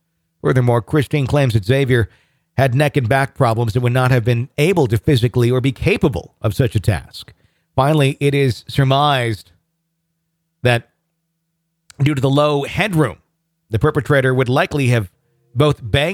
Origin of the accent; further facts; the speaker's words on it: Fond du Lac, Wisconsin, United States; a free 2-leg and thigh chicken dinner from Ma and Pa's Grocery Express in Fond du Lac, Wisconsin, my hometown.